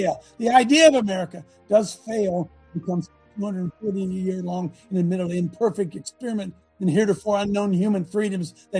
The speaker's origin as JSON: {"language": "English", "town": "Cleveland", "region": "Ohio", "country": "United States", "tie": "born or raised there", "said": "My hometown of Cleveland was one of the northern terminus points on the railroad. We grew up hearing that this old home or that old building housed secret passageway and compartments where escaping slaves holed up until nightfall"}